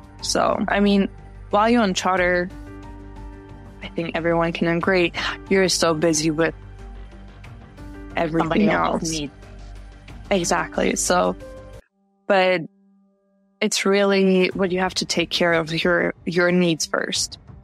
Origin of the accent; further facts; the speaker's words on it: Germany; I was in Germany, because I am from Germany.